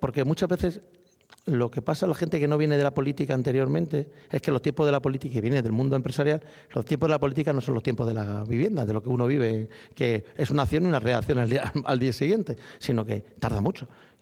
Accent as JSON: {"language": "Spanish", "region": "Region of Murcia", "country": "Spain", "said": "Eso supone perder el contacto con mis amigos, el contacto con mi pueblo, el contacto con Murcia."}